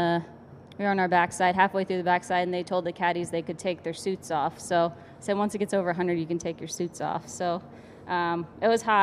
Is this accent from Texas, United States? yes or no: yes; Texas, United States; But I grew up in Texas in the summers, so I'm used to playing golf when it's over 100 degrees